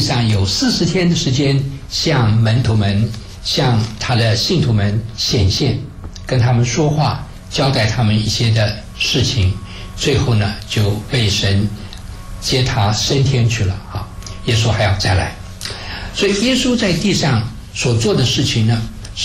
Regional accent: China; 可以用我们中国人比较容易懂的话来描写哈，就中国人强调中庸之道。

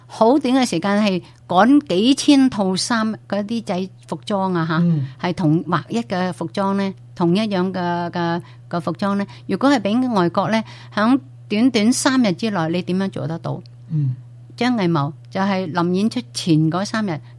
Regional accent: China; 我哋身为中国人咧，睇到我哋中国咧系可以做到咁大场面嘅铺排啊

